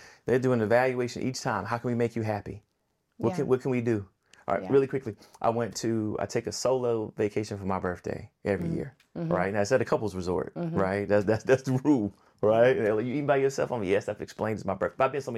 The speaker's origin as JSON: {"language": "English", "town": "Decatur", "country": "United States", "also_born_or_lived": "Los Angeles", "said": "you know, I'm from Decatur, but I spent a lot of time in LA."}